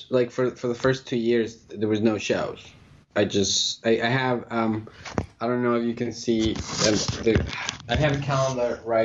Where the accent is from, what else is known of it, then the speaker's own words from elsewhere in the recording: Colombia; English is a second language; also born or lived in Philadelphia; now in United States; So I'm originally from Colombia, and I came to the United States about 16 years ago. And about 6.5 years ago, I was living in Philly